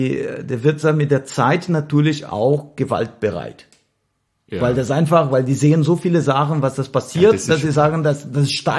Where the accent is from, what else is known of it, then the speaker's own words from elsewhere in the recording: Caxias do Sul, Rio Grande do Sul, Brazil; born there; German is a second language; Also geboren bin ich in Caxias do Sul.